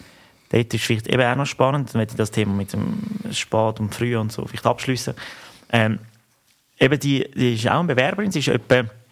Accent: Switzerland; Wir sind verdammte Schweizer, absolut.

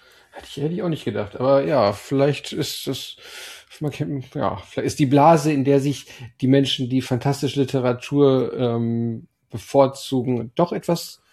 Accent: Hamburg, Germany; ich komme aus Hamburg

